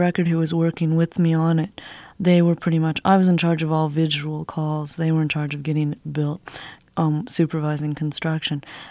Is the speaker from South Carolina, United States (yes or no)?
no; Ohio, United States; I grew up in Ohio. Not Kent State, but Ohio University had a lot of the riots that my parents sort of, you know, kept me away from.